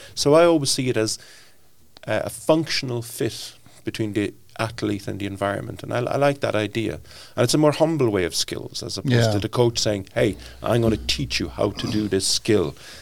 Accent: Cork, Munster, Ireland; now in Sweden; Yeah, I'm originally from Cork City in Ireland. I've been living in Sweden since 1994.

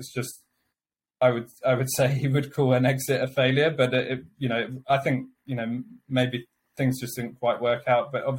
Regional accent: Amersham, South East England, United Kingdom; I'm from Amersham, which is northwest of London. So it's a small market town that was set up in between Oxford and London.

